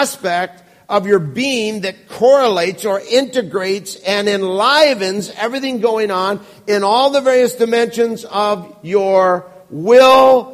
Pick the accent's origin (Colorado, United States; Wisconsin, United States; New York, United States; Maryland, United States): Wisconsin, United States; And it's interesting because I was raised in Wisconsin